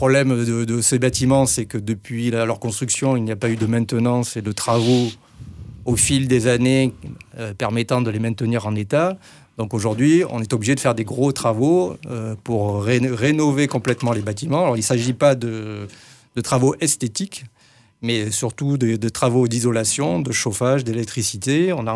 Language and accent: French; Provence-Alpes-Côte d'Azur, France; dans une grande ville d'où je viens, sur la Côte d'Azur